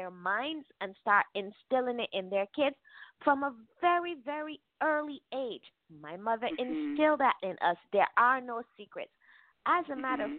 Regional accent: Barbados; moved away as an adult; now in United States; And I've been in the U.S. over 41 years. However, what I noticed growing up in Barbados

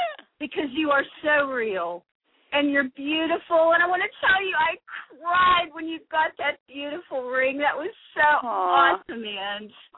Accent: Wichita, Kansas, United States; I'm from Wichita, but baby, you know what? I have relatives in Brooklyn and Long Island, and I used to go out there as a kid, so I have a fondness for Brooklyn especially

